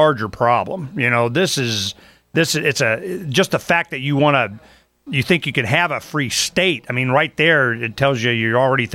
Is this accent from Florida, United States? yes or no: yes; Florida, United States; Now, I'm from Florida originally, and we haven't been back in southeast Florida on any kind of driving, going around, stomping grounds.